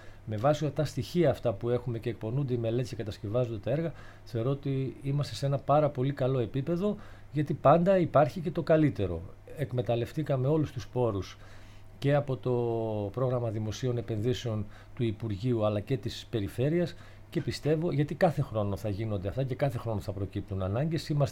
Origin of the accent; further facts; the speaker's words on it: Alexandroupoli, Eastern Macedonia and Thrace, Greece; κατάγομαι από την Αλεξανδρούπολη, είμαι πολιτικός μηχανικός.